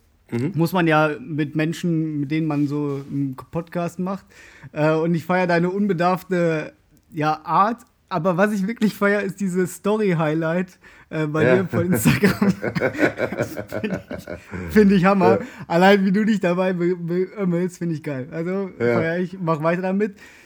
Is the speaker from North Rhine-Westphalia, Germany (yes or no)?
yes; North Rhine-Westphalia, Germany; born there; ich bin im Pott geboren und bin in Köln. Kennst du Dormagen?